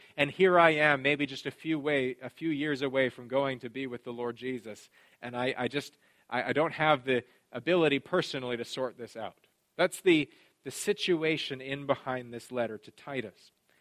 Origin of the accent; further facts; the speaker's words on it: Canada; I can say that as a Canadian and get away with it, right?